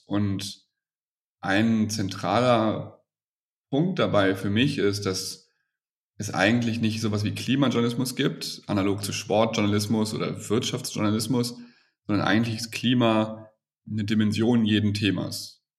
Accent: Germany; Ich bin am Rhein groß geworden.

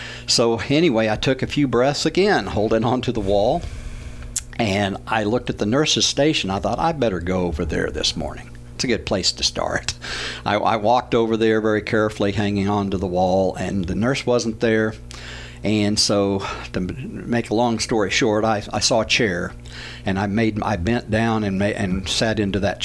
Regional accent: the South, United States; Lord, thank you so much that I grew up in the Bible Belt in the United States, you know, one nation under God.

